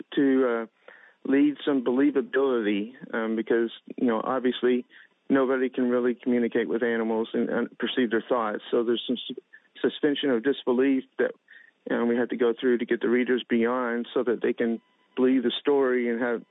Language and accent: English; Texas, United States; I'm from Texas, and so I spend time there.